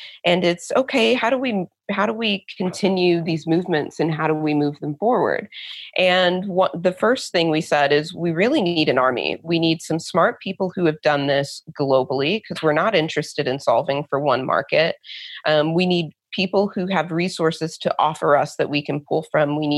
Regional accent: Midwest, United States; I grew up in the Midwest in mostly white suburban neighborhoods.

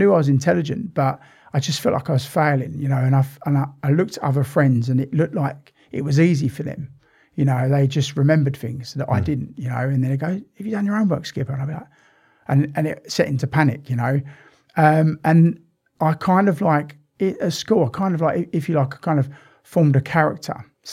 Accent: Romford, London, United Kingdom; also born or lived in East Ham / Hornchurch; I was born in East Ham, sort of like we moved from East Ham to Romford. So about, you know, 2 or 3 years old. So most of my life lived in Romford, then Hornchurch, around the Hornchurch area

